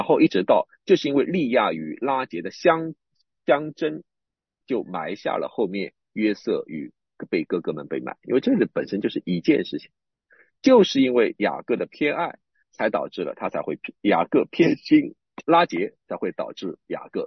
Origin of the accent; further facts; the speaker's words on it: China; 而今天我们就是中国人，我们本来就是生活在这种文化当中的